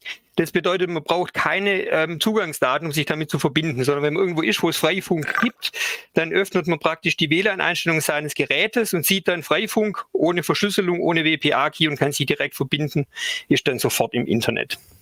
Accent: Baden-Württemberg, Germany; Ich bin Lehrer am Quenstedt-Gymnasium in Mössingen. Das ist ein bisschen südlich von Stuttgart, wie man meinem Dialekt wahrscheinlich auch entnehmen kann.

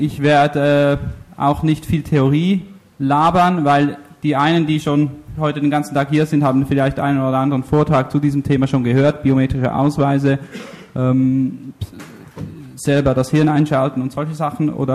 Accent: Italy; German is a second language; now in Switzerland; Ich bin Italiener, lebe in der Schweiz, habe am 11. September Geburtstag

